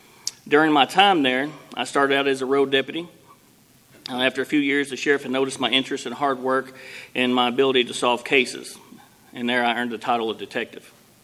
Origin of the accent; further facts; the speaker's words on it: United States; I was raised in Caldwell County most of my life, Caldwell County High School graduate